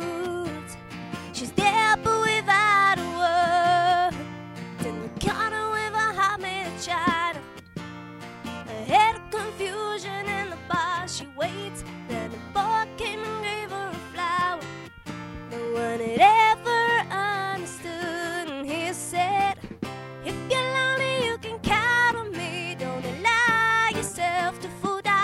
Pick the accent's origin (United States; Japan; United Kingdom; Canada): United Kingdom; Stafford, West Midlands; So I mean, I'm from Stafford, so...